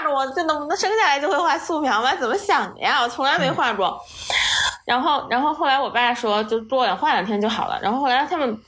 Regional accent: Chongqing, China; born or raised there

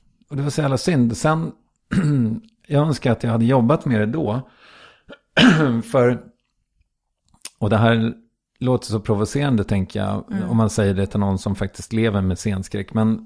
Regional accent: Strängnäs, Södermanland, Sweden; Och jag kommer då som sagt från Strängnäs

